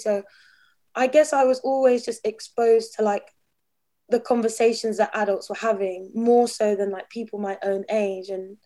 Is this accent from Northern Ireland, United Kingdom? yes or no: no; Brighton, South East England, United Kingdom; because like I'd really come out of like growing up in Brighton, like really normal family, no connection to like the music industry.